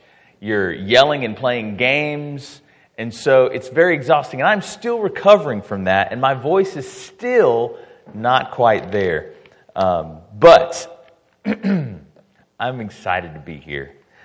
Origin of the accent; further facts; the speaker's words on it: Memphis, Tennessee, United States; also born or lived in Bermuda; now in Murfreesboro, United States; I am from Bermuda. I don't have a cool accent, though. I only lived there for a short time. I spent most of my life in Memphis, Tennessee. That's where I grew up. And my journeys brought me here to Murfreesboro, where I met my wife